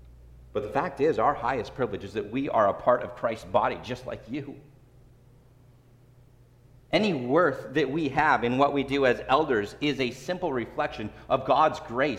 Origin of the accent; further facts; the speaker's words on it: California, United States; moved away; Now, I came to Michigan from California, and we don't really have fall in California, at least in Southern California, where I'm from.